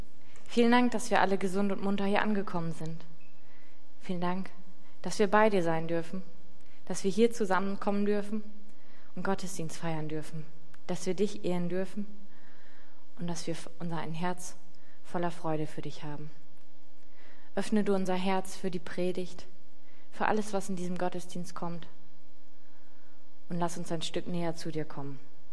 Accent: Northern Germany, Germany; Also für mich als Norddeutsche ist das auch in Ordnung.

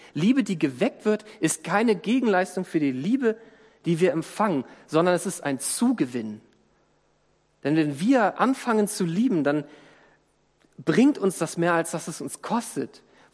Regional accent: Northern Germany, Germany; Ich bin im Norden Deutschlands aufgewachsen

